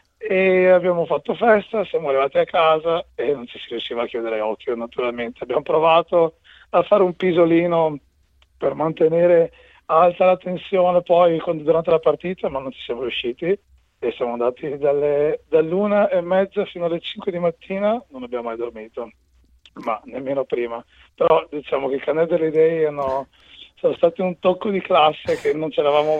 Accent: Veneto, Italy; Io sono cresciuto con la leggenda, essendo veneto

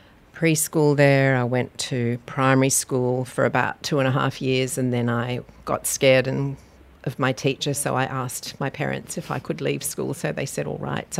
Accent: Sydney, New South Wales, Australia; also born or lived in Malaysia; I was born in Australia, but we moved back to Malaysia when I was about 1.

